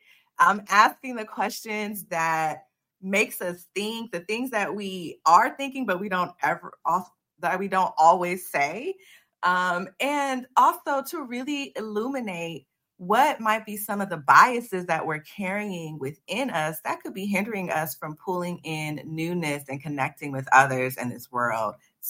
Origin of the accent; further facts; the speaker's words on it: Compton, California, United States; it reminded me of a park that me and my mom used to walk to all the time growing up in Compton.